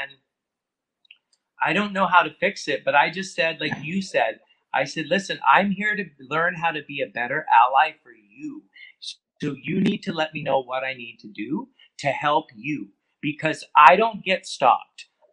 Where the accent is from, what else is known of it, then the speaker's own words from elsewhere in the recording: British Columbia, Canada; we grew up a lot on the Squamish Nation because my uncle was married to a First Nations woman.